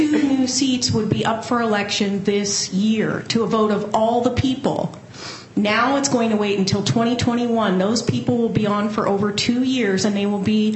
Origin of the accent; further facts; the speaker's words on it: Black Diamond, Washington, United States; now in Bellevue, United States; I live in Bellevue, and I grew up in Black Diamond